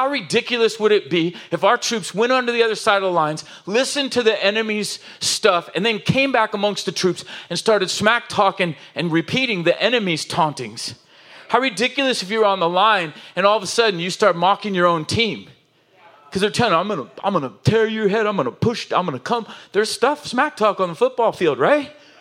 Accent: Oceanside, California, United States; I could think of other words, but I'm from Oceanside.

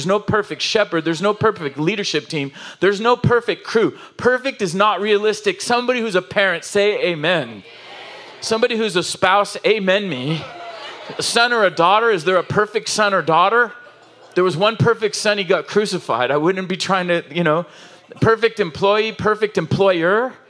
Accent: Oceanside, California, United States; I could think of other words, but I'm from Oceanside.

